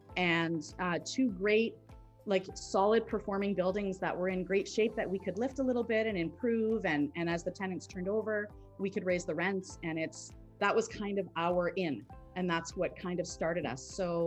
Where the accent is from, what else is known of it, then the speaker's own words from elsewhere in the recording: Sudbury, Ontario, Canada; I'm from Sudbury, Ontario, which is just an hour or so away from you guys.